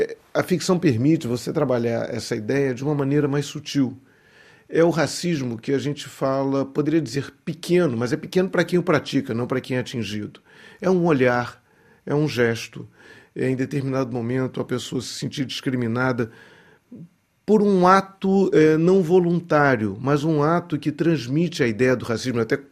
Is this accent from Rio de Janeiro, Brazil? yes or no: yes; Rio de Janeiro, Brazil; eu sou carioca, sempre morei no Rio, e tenho essa relação com a cidade